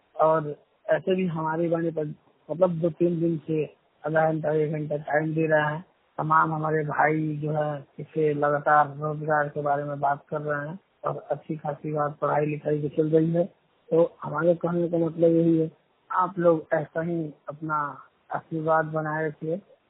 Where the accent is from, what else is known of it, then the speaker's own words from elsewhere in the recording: West Champaran, Bihar, India; मैं पश्चिमी चंपारण बिहार से हूँ।